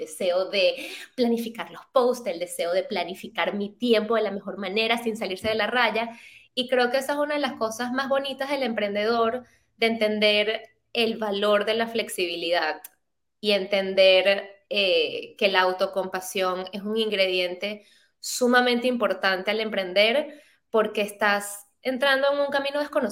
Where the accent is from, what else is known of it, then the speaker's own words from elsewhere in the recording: Venezuela; moved away as an adult; now in New York, United States; yo soy venezolana. Yo vivo en Nueva York desde hace 3 años. Soy psicólogo, me gradué en Caracas de psicología.